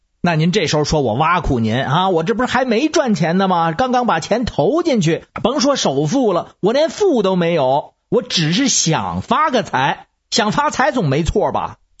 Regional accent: Beijing, China; 我是北京的

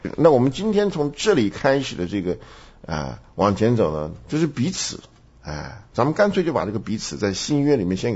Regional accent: China; 这个和咱们中国人的想法做法都不一样。我们中国人看到一个人呢，打的分数都是减分，是不是？

